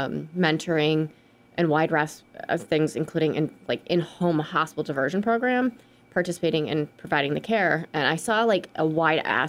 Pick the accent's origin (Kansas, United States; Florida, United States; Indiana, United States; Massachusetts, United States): Massachusetts, United States; I'm born and raised in the Berkshires, lived in the Berkshires pretty much almost all my life.